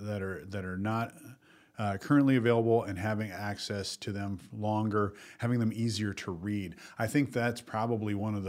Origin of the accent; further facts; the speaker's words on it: Dell Rapids, South Dakota, United States; they've done so much for me as a kid growing up in Del Rapids, as a student